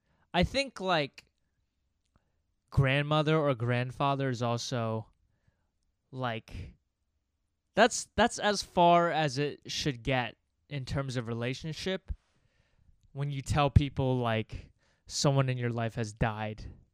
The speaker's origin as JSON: {"language": "English", "region": "Virginia", "country": "United States", "tie": "born or raised there", "said": "He grew up in Uzbekistan in the 60s. I grew up in Virginia in the early 2000s."}